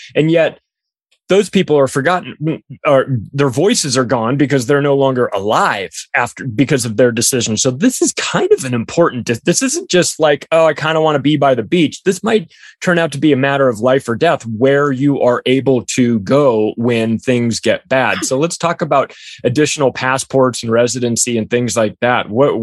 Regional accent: United States; I'm an American, yeah.

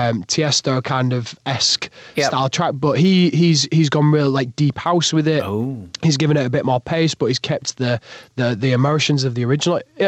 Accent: Yorkshire and the Humber, United Kingdom; I'm just a Yorkshire lad.

